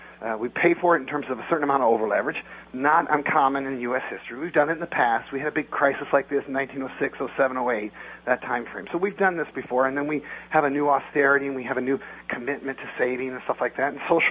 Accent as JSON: {"language": "English", "country": "United States", "said": "And that's all I invest in my exceptionalism here as an American."}